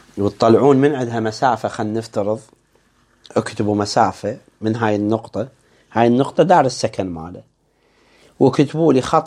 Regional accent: Baghdad, Baghdad Governorate, Iraq; فمن آخر الحي مثلا الدورة عندنا في بغداد، الدورة كبيرة

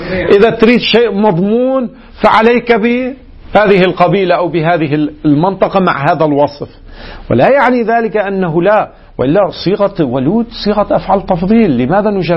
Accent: Lebanon; الان مثلا عندنا في لبنان

